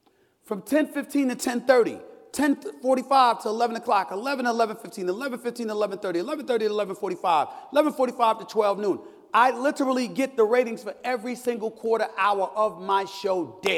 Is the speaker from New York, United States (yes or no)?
yes; Hollis, New York, United States; also born or lived in Bronx, New York; I'm a native New Yorker. I was born in the Bronx, raised in Hollis, Queens.